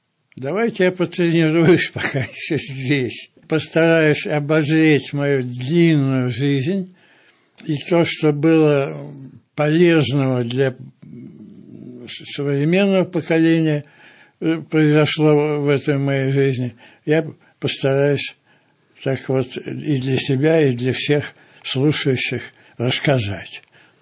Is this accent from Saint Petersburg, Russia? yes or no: no; Moscow, Russia; Вот я коренной москвич, дитя Арбата